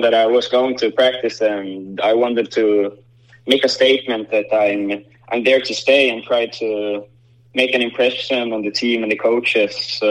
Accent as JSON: {"language": "English", "town": "Fagersta", "region": "Västmanland", "country": "Sweden", "tie": "born or raised there", "second_language": "English", "said": "That was ever since I came to Färjestad from my hometown, Fagersta."}